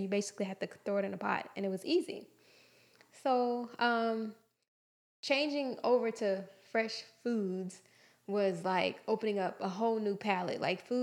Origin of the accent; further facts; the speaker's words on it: Houston, Texas, United States; I was presented with the opportunity to move back to my hometown, Houston, to work at the station I always dreamed of working for, KHOU